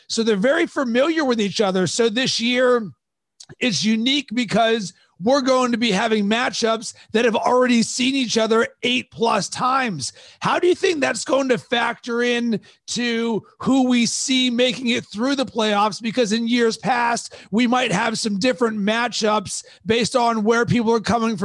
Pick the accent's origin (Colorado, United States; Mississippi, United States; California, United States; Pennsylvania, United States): Pennsylvania, United States; Pittsburgh; now in Chicago, United States; I'm from Pittsburgh and I live in Chicago. So I'm a diehard Penguins fan.